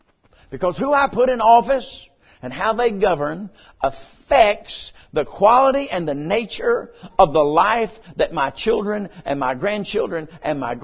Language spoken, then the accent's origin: English; United States; I'm a Christian first. And after that, I'm an American.